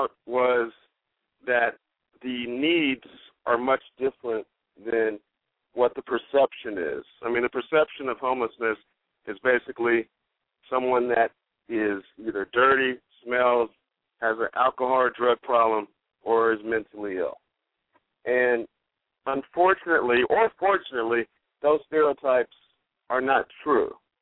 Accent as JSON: {"language": "English", "town": "Los Angeles", "region": "California", "country": "United States", "tie": "born or raised there", "said": "And me being born and raised in Los Angeles, I just felt the need to take it upon myself and do something about this environment"}